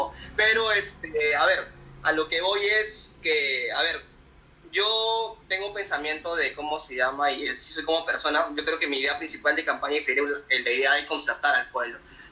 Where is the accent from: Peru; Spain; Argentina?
Peru; si es que no nos unimos con nosotros como peruanos